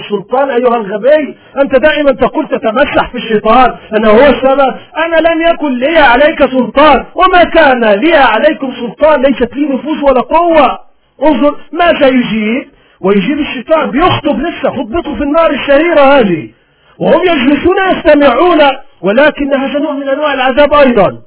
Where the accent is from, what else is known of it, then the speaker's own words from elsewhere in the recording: Iraq; الناس في بلادنا العراق تحترق